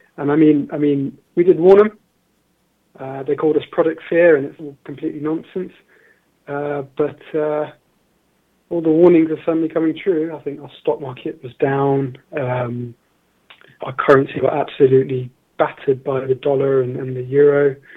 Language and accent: English; London, United Kingdom; now in Bristol, United Kingdom; I grew up in London, so I grew up with all sorts of people, you know, like the most multicultural city in the world. I've grown up with literally every race and ethnicity possible.